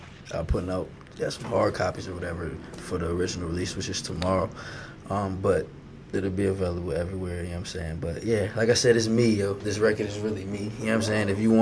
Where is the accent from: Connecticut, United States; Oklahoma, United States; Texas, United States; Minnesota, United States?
Connecticut, United States; As you know, I'm from Connecticut, you know what I'm saying? I stay in VA now, but I'm still New England, you know what I'm saying? I'm still CT, I still got the CT in me, and Connecticut will always be home